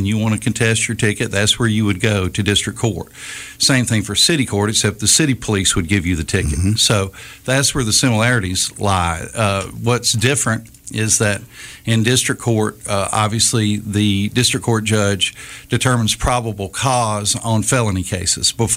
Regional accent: Citronelle, Alabama, United States; I grew up in Citronelle. My mom owned the Iron Skillet restaurant there for about 30 years.

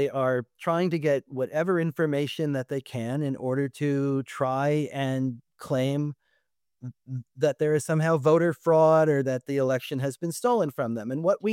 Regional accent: Connecticut, United States; And I grew up in Connecticut with Lowell Weicker, you know, working in Lowell Weicker's

